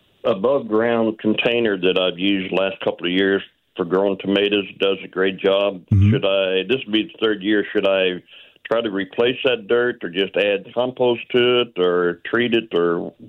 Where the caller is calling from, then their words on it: St. Clair, Missouri, United States; St. Clair, Missouri.